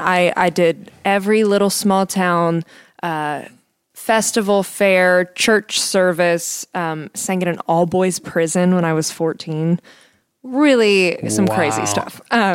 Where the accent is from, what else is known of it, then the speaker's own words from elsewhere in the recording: Taylor Mill, Kentucky, United States; I grew up in Northern Kentucky in a town called Taylor Mill.